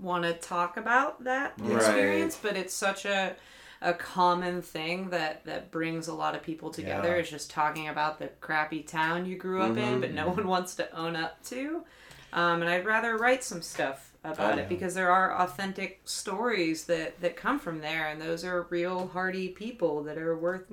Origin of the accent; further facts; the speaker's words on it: Avella, Pennsylvania, United States; I'm from Avella, which if you spit is West Virginia. I'm 10 minutes from Wheeling. I grew up on a 103-acre beef cattle farm.